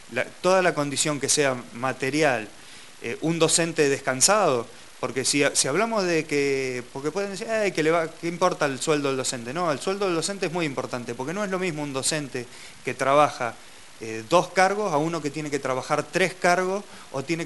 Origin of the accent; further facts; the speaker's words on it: Argentina; somos todos argentinos